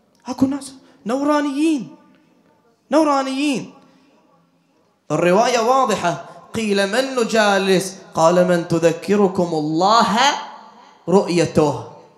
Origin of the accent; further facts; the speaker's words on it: Bahrain; يبيعون المكاتب عندنا في البحرين